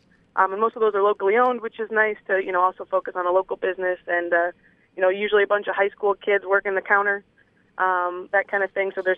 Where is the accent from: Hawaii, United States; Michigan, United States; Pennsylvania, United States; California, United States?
Michigan, United States; Lansing; I grew up in the Lansing area